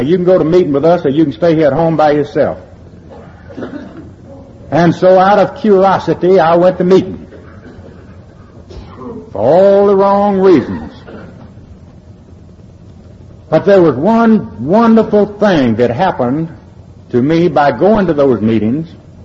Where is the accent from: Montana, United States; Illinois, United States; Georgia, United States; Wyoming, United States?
Georgia, United States; Atlanta; And the police picked me up, found out I was from Atlanta, and they wanted me in Atlanta.